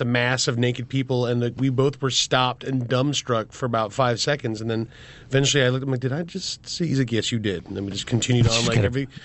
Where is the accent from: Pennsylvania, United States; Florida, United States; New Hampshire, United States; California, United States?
Pennsylvania, United States; I grew up in Pennsylvania, and we never had any kind of a naked bike ride.